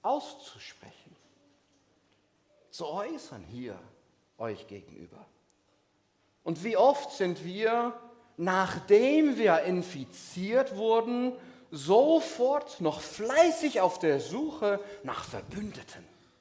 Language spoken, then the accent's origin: German; Hamburg, Germany; Oder ich komme ja aus Hamburg